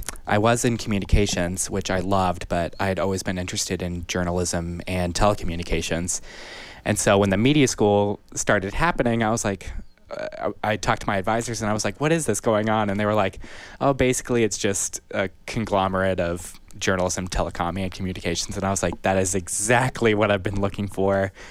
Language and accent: English; Indiana, United States; Well, I am from Southern Indiana. That's a very large area. I'm actually very close to Louisville, Kentucky.